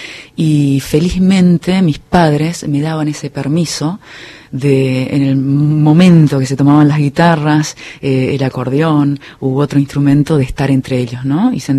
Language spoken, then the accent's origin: Spanish; Esquina, Corrientes, Argentina; born there; Nací en Corrientes, en la ciudad de Esquina.